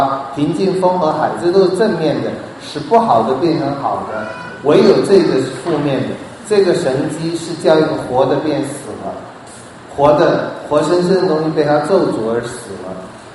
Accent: China; 那这我们中国人喜欢听，我们中国人就是要赚钱嘛

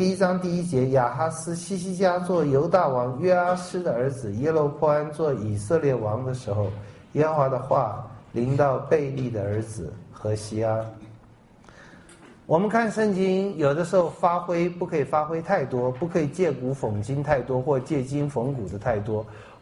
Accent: Taiwan

